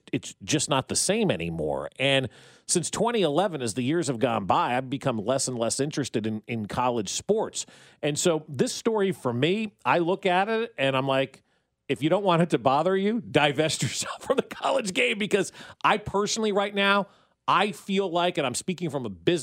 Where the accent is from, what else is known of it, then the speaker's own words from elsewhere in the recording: New Jersey, United States; I grew up in New Jersey. I didn't really know what college athletics was about.